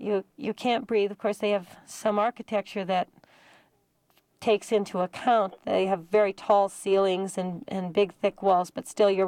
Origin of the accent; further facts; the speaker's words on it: Midwest, United States; now in New York City, United States; Maybe that's always true about growing up in the Midwest.